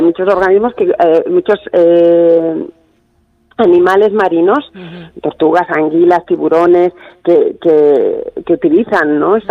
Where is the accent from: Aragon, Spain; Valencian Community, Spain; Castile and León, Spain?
Valencian Community, Spain; Alicante; also born or lived in Brittany; now in Basque Country, Spain; yo soy alicantina, claro, vivo aquí en el País Vasco